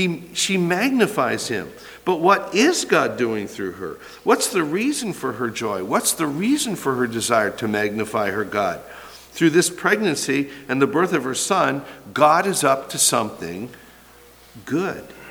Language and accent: English; LaRue, Ohio, United States; But anyway, I say to people in this county, I'm from LaRue, and they don't know what I'm talking about.